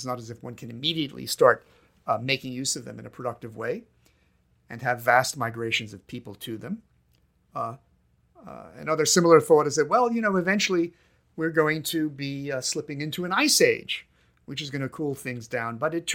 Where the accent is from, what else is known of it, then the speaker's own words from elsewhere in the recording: New York, United States; I grew up on Long Island, which basically is a moraine.